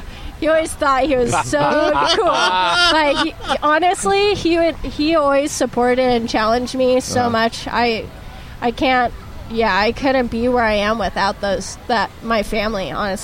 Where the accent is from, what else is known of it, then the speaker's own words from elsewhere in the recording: Santa Ana, California, United States; Santa Ana, born and raised.